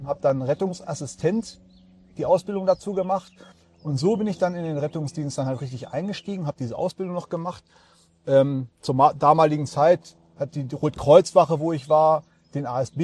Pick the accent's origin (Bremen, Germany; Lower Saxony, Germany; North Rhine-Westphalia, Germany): Lower Saxony, Germany; Hameln; Ich komme aus Hameln, Norden von Deutschland und bin Berufsfeuerwehrmann.